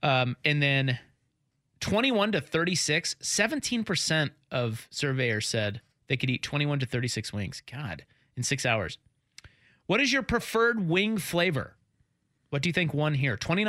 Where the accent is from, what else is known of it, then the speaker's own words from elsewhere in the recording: Kansas, United States; It used to be, I don't know, I'm from Kansas, so kind of sheltered